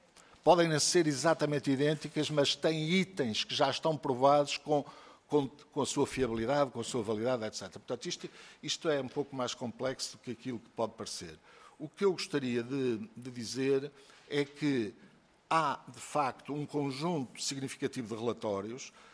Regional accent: Portugal; eu fico satisfeito como português

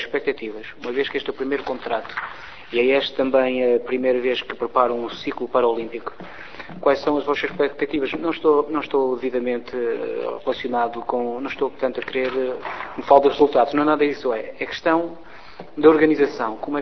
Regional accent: Lamego, Viseu, Portugal; Eu sou de Lamego. Nós em Lamego fazíamos uma coisa muito interessante quase todos os anos

